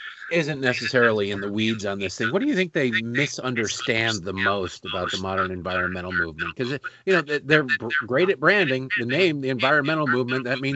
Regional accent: Detroit, Michigan, United States; Well, I grew up in Detroit, Mark

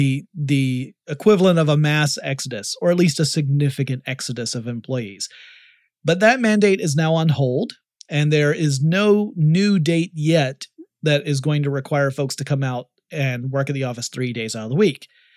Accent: Atlanta, Georgia, United States; Down in Atlanta, that's my hometown

